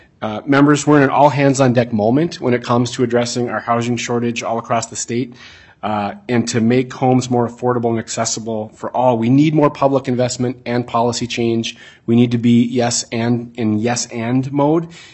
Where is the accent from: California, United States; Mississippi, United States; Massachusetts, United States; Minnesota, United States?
Minnesota, United States; Becker; I grew up in Representative Mecklen's district in Becker